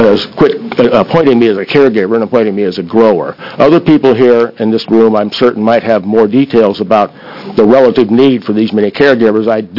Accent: Williams, Oregon, United States; I'm from Williams, Oregon, and you have heard from me.

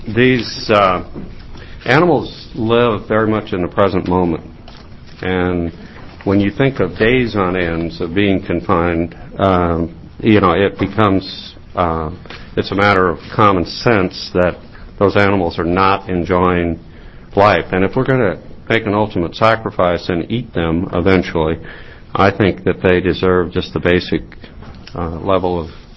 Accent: Tie Valley, Oregon, United States; I grew up in Tie Valley, Oregon, and we had my father and his brother had a ranch

